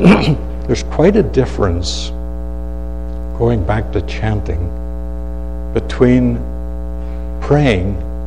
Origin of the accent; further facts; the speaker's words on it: Ireland; as a young lad growing up in Ireland. My father used to send us to different churches.